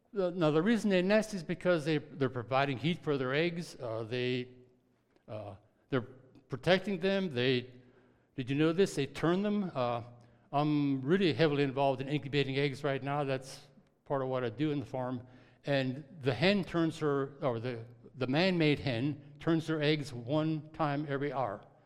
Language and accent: English; Hershey, Pennsylvania, United States; born there; also born or lived in Massillonville; I was born in Hershey, and my dad lived on a chicken farm.